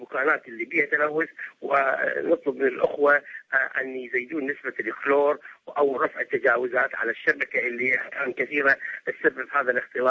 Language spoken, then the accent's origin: Arabic; Iraq; احنا عندنا في العراق 2000 مركز صحي